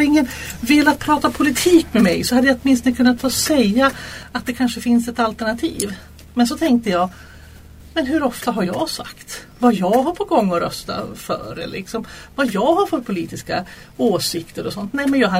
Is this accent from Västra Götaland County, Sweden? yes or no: no; Umeå, Västerbotten County, Sweden; moved away; Jag kommer från början från Umeå, Västerbotten. Jag flyttade hit 1993.